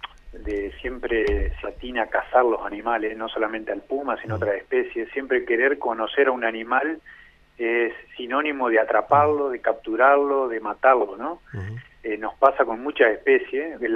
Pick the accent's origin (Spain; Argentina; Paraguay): Argentina; Concordia, Entre Ríos; Yo soy de Concordia, nací en Concordia